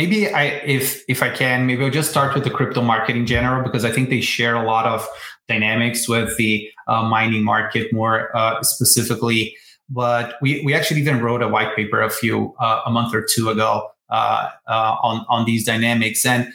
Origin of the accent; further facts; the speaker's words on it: Brazil; I'm originally from Brazil, born and raised there.